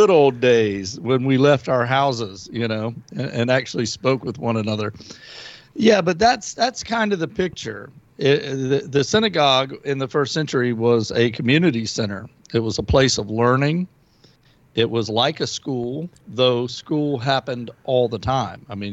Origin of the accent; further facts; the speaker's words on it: South Carolina, United States; When I grew up in South Carolina, we had a community park, and it was called Woodhill Park.